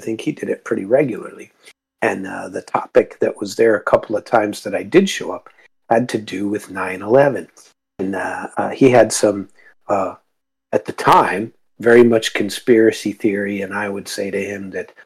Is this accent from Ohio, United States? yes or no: yes; Cincinnati, Ohio, United States; born there; They destroyed my very life, the government, and I'm a U.S. citizen. I was born in Cincinnati.